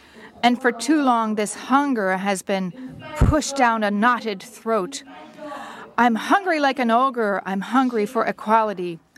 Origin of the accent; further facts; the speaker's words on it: Tunisia; now in Quebec, Canada; I'm from Tunisia originally, and I'm in Quebec now